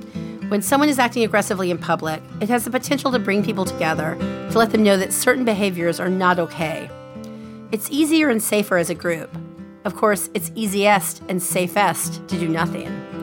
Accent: Alabama, United States; Full disclosure, I'm from Alabama too, so I have some extra hometown love.

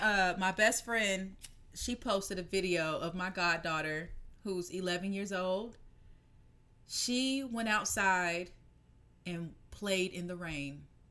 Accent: the South, United States; Like, I grew up in the South, like, I wasn't seeing hummingbirds just out.

